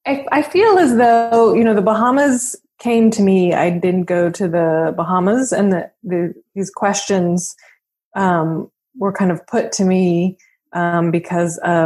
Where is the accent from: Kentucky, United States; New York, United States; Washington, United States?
Washington, United States; I'm an American. I grew up in Washington State. I am a person of a mixed race background